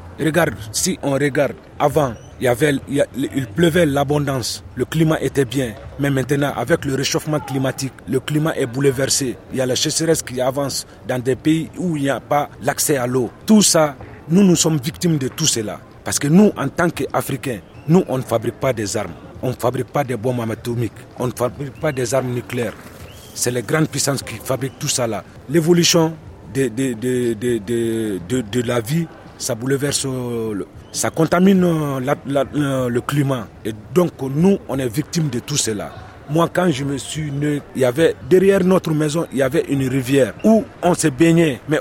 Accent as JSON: {"language": "French", "country": "Mali", "moved": "yes", "lives_now": "France", "said": "Je viens du Mali … Je suis en France, ça fait 3 ans maintenant."}